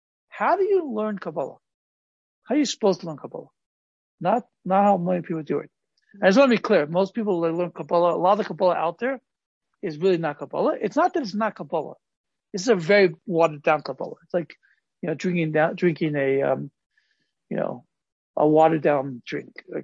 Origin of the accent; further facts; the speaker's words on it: California, United States; I grew up in California, like we had wildfires every summer.